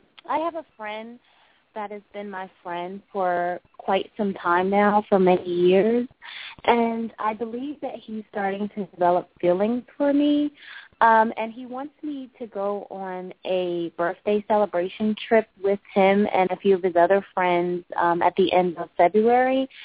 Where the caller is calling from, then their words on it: Los Angeles, California, United States; I'm calling from Los Angeles.